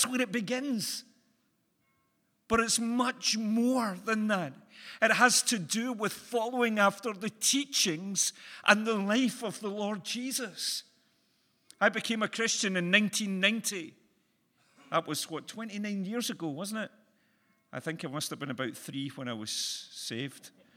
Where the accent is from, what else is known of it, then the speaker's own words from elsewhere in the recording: Motherwell, Scotland, United Kingdom; Lanarkshire, I follow one of the smaller teams over that end of the country. Rangers. No. Motherwell, my hometown.